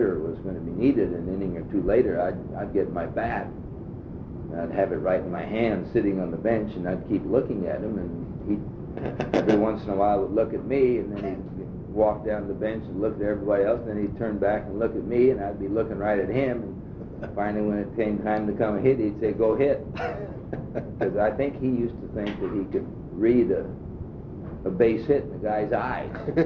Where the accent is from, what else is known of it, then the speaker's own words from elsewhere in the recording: Seattle, Washington, United States; born there; also born or lived in San Francisco; I was born in Seattle, and of course you couldn't play too much in the wintertime because of the rain, and it got a little too chilly. But certainly when I got to high school, and then we moved to San Francisco, I played every day but Monday.